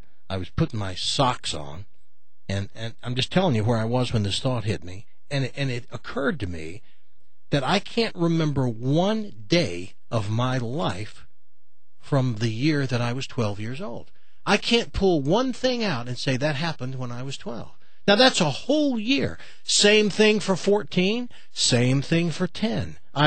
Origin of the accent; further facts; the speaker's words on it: the South, United States; Because I grew up in the South, and people pick cotton, especially black people.